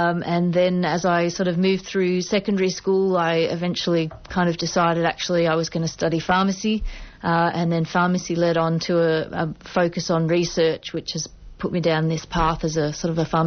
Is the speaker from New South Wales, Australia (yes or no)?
no; Ballarat, Victoria, Australia; Oh, I'd had so many opportunities when I was growing up in Ballarat.